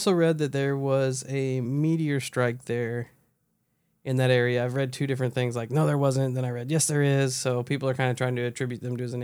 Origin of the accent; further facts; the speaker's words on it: Carmi, Illinois, United States; Anyway, I grew up in Southern Illinois in a little town called Carmi.